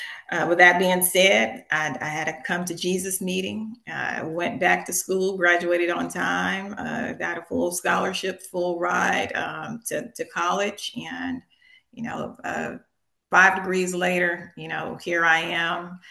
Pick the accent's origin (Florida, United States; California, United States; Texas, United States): California, United States; Long Beach; you know, I grew up in East Long Beach in a marginalized community, underserved, to say the least, in the 80s during the crack epidemic.